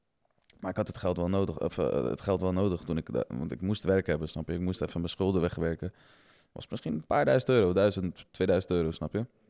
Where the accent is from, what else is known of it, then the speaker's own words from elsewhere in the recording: Zeeland, Netherlands; Want ik woonde ook daar in de buurt. Hè? Ik kom uit Zeeuws-Vlaanderen, zeg maar.